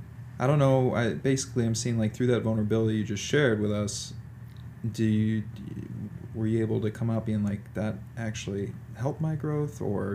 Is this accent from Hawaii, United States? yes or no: no; Chicago, Illinois, United States; From Chicago. I'm very close.